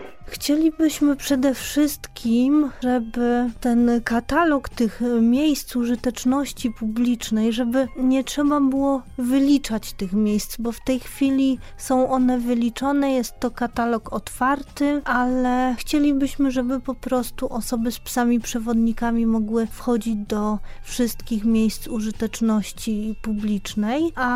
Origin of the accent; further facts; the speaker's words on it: Radom, Masovian Voivodeship, Poland; now in Warsaw, Poland; A jak dostałam Brysia, przyjechałam do Warszawy z Radomia, przeprowadziłam się, daję sobie radę w Warszawie.